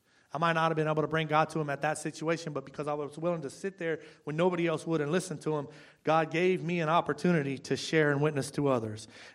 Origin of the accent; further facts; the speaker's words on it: Louisiana, United States; I'm from Louisiana. I lived in Louisiana.